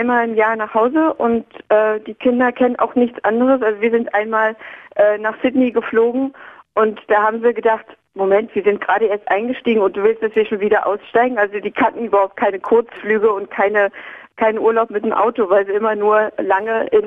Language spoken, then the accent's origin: German; Berlin, Germany; now in Australia; Wir sind oft in Deutschland, ich komme aus Berlin, pflegen also die Familienkontakte, weil ich ja die Einzige hier bin.